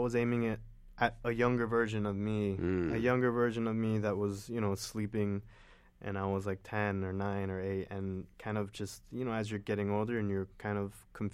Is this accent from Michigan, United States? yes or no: no; Florida, United States; No, because I grew up speaking Spanish and English my whole life. And, mm-hmm. and growing up in South Florida, like, everybody I grew up with, most of everyone was from somewhere in Latin America.